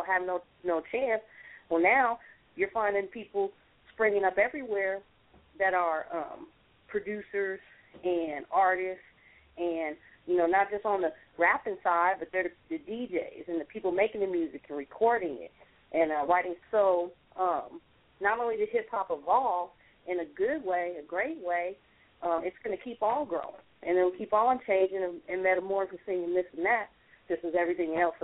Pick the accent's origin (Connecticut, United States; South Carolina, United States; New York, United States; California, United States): California, United States; Sacramento